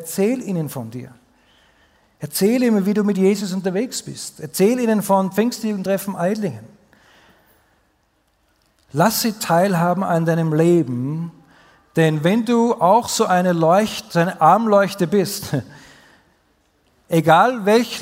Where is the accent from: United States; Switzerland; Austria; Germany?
Austria; Wie gesagt, ich komme aus Österreich